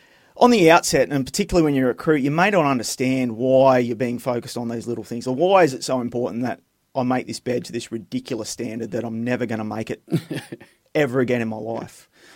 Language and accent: English; Gunnedah, New South Wales, Australia; I grew up in Gunnedah in northwest New South Wales.